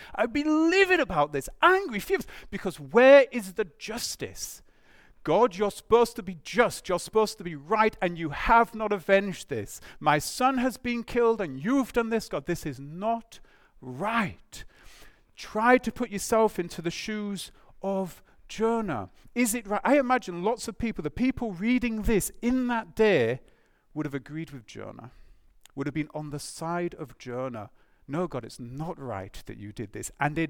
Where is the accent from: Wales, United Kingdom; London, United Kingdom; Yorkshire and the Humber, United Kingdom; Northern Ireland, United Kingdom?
Yorkshire and the Humber, United Kingdom; Huddersfield; so I come from Huddersfield in the UK